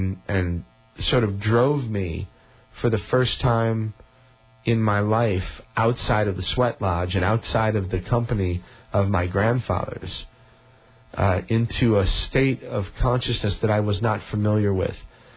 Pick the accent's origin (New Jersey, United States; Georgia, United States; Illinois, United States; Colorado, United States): Illinois, United States; Chicago; now in Missouri, United States; I'm from the Chicago area originally, but being in Missouri, although for some people it might not be, that great, for me it's amazing.